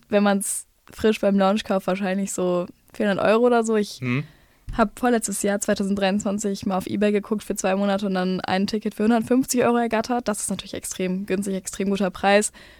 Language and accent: German; Bochum, North Rhine-Westphalia, Germany; Ich komme selber aus Bochum und das war ziemlich cool.